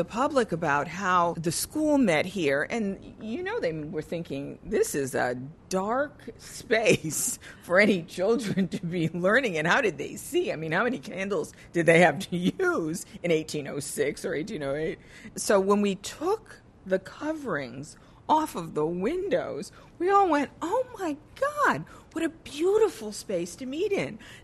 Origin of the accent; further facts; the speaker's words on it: Boston, Massachusetts, United States; Maybe we say that because we're from Boston